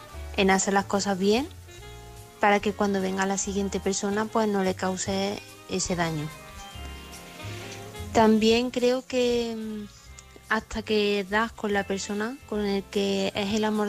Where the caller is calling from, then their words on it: Córdoba, Andalusia, Spain; corresponsal de Córdoba.